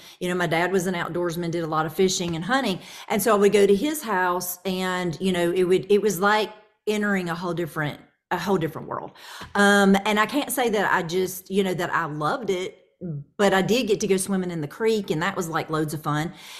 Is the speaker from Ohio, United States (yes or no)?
no; Montgomery, Alabama, United States; Well, I was raised in Montgomery, Alabama. So like right in the middle, smack dab in the middle of Alabama.